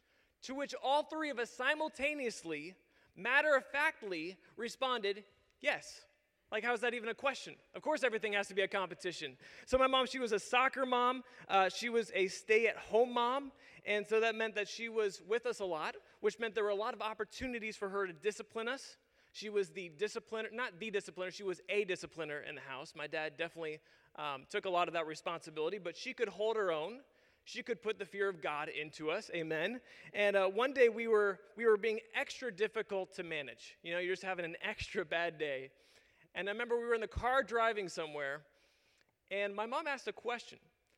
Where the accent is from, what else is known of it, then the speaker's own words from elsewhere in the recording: Youngstown, Ohio, United States; And we grew up in Youngstown, Ohio, which has a very large Ohio Italian population.